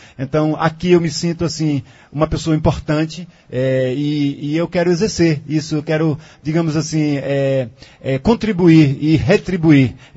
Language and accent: Portuguese; Tabira, Pernambuco, Brazil; aqui no Pajeú, na minha terra, né, em Tabira. Todos sabem que eu sou natural de Tabira.